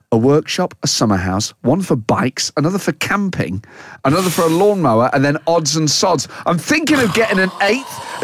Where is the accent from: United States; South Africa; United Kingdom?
United Kingdom; And we're British.